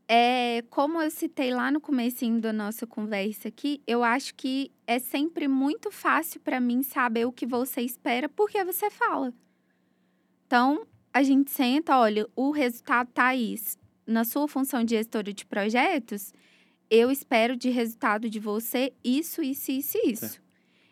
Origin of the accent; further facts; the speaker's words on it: Minas Gerais, Brazil; uma médica muito querida lá da minha cidade, no interior de Minas.